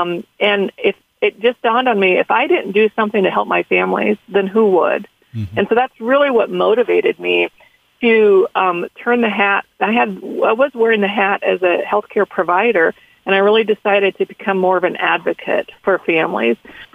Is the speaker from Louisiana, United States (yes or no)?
no; Manning, Iowa, United States; So I'm actually from Carroll. Grew up in Manning, but been in Carroll County my entire life